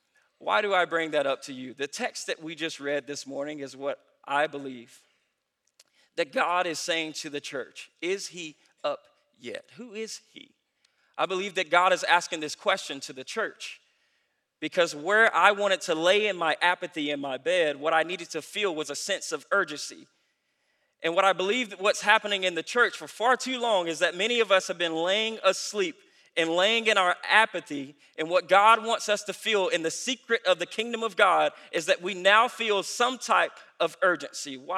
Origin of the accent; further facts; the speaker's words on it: Antrimville, South Carolina, United States; I remember growing up in Antrimville, South Carolina.